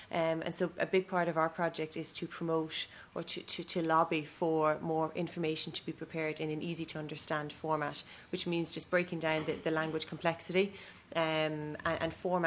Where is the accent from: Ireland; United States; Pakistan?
Ireland; Waterford, Munster; I'm with Down Syndrome Ireland, and I'm from Waterford in Ireland.